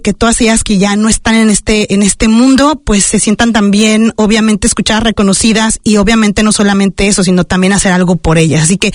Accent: Mexico; now in New Zealand; siendo mexicana, como que ya sentía que tenía que hacerlo después de tanto tiempo viviendo en Nueva Zelanda

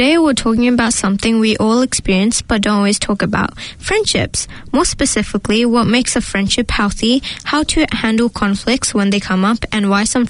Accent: Saudi Arabia; I came from Saudi.

